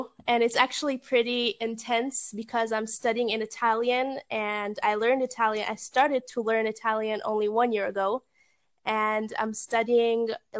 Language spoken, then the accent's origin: English; Haifa, Haifa District, Israel; now in Milan, Italy; I'm studying in Milan. So now I'm in Italy, but in general, yes, I'm from Haifa.